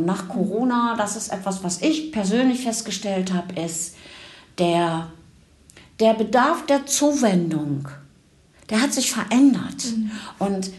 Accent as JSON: {"language": "German", "region": "Bremen", "country": "Germany", "said": "ich komme von weit her, ich komme aus Bremen. Also quasi. Ich bin eben nicht aus Hannover."}